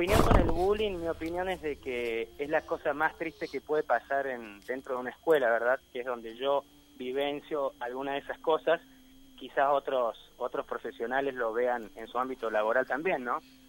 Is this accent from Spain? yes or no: no; Argentina; como argentino, como educador, como ser humano